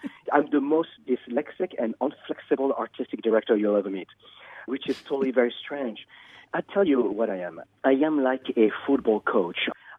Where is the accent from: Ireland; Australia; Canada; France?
France; Paris, Île-de-France; English is a second language; moved away as an adult; now in United States; I am from Paris, France. Grew up there.